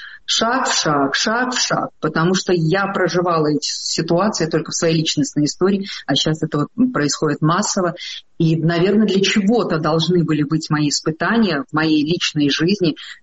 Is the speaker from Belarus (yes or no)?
yes; Belarus; Мне не нужны символы, потому что я белоруска. От макушки до кончиков пяток.